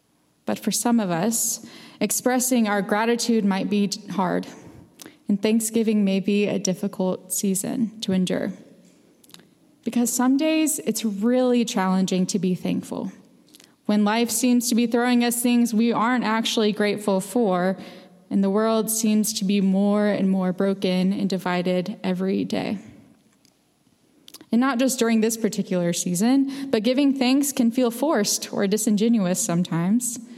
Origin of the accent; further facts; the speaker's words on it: Alabama, United States; Growing up in Alabama, the Deep South really tries to ingrain these into you, no matter your age.